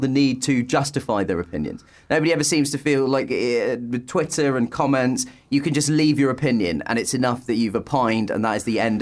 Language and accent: English; Croydon, London, United Kingdom; Because I grew up in Croydon. It's a very multicultural place.